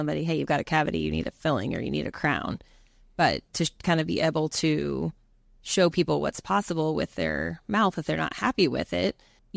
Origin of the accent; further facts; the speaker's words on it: Evansville, Indiana, United States; Well, like you said … I'm from Evansville, Indiana.